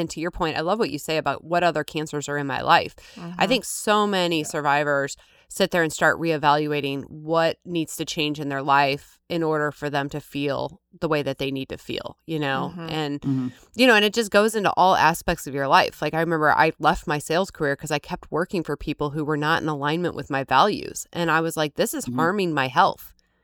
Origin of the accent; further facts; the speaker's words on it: Missouri, United States; We got no rights talking about that when we're from Missouri.